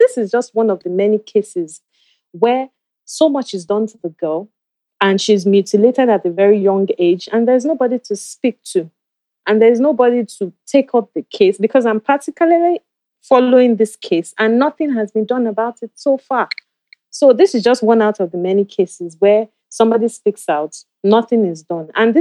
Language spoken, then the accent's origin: English; Nigeria; I'm from Nigeria